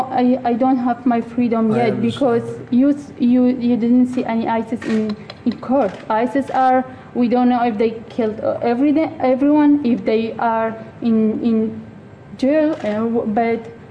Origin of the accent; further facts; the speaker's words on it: Iraq; I'm from Iraq